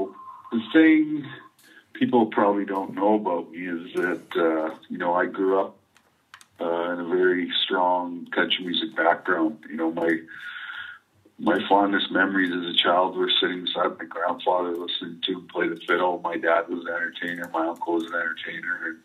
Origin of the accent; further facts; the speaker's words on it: Canada; we recorded the album here right here in Calgary because you know, I'm Canadian